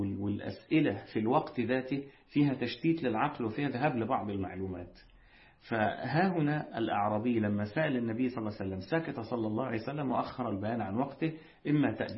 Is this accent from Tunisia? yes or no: no; Egypt; يعني زي ما بنقول عندنا كمصريين بطنه هي اللي مليانة مش عينه اللي مليانة